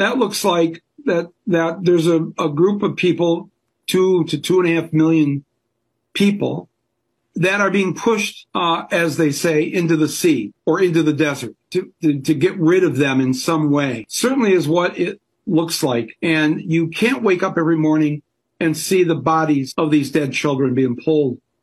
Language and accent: English; United States; I, as an American, I'm helping to fund that.